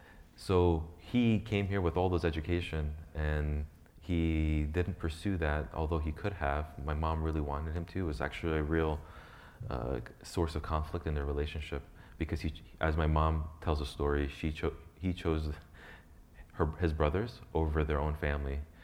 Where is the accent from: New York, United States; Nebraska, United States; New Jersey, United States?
New Jersey, United States; Lake Hiawatha; 1988, I was born in Morristown, New Jersey. So, and we grew up in Lake Hiawatha, which is Parsippany.